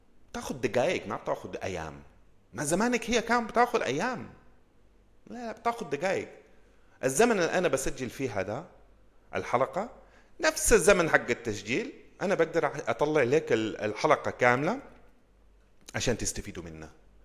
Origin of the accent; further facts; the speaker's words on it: England, United Kingdom; عشان في السودان كان عندكم حاجات نحن ما عندنا في إنجلترا في الموبايلات